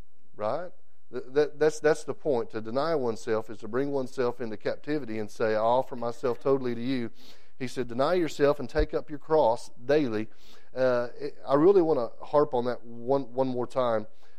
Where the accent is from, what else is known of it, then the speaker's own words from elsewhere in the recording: United States; Just because I'm an American and not a Chinese does not mean it doesn't matter.